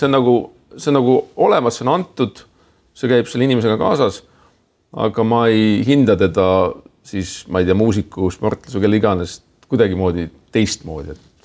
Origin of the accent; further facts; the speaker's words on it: Saare County, Estonia; me oleme ühelt saarelt pärit.